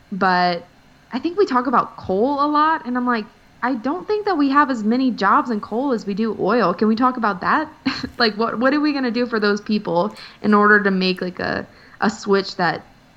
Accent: Louisiana, United States; I'm from South Louisiana. My dad works in oil. My grandpa worked in oil. Everyone works in oil in some way. That is how the towns in South Louisiana get by.

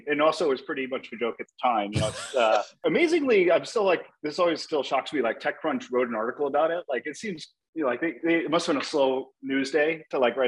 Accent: Boston, Massachusetts, United States; I grew up in Boston, really liked math and science

